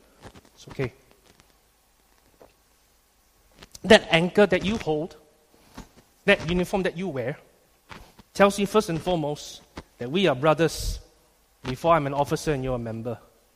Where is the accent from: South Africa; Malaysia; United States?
Malaysia; because in Boys Brigade Malaysia, we have a uniform part that distinguishes us of being a Malaysian.